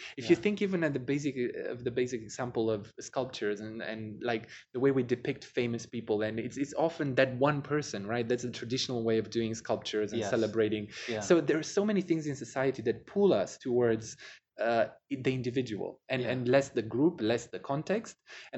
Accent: Romania; English is a second language; also born or lived in United Kingdom / Denmark; now in Switzerland; I grew up in Romania, but I studied in the UK, I worked in Denmark, now in Switzerland.

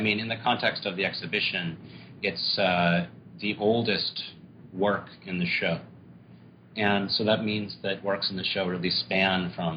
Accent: New York, United States; also born or lived in Greenwich Village / Woodstock, New York; And I grew up in Greenwich Village and in Woodstock, New York

